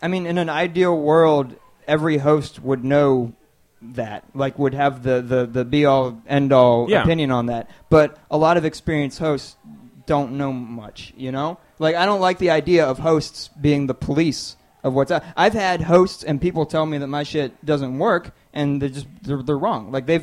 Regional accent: Alabama, United States; also born or lived in Ohio; now in Washington, United States; I grew up in Alabama.

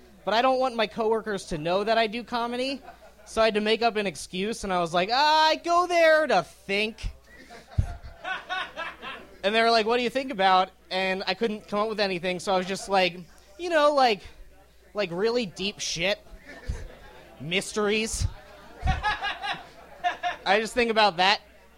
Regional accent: Lancaster, Pennsylvania, United States; I'm from Lancaster, Pennsylvania, and the other day I saw a pretty Amish girl, which doesn't never happen, but it was worth noting.

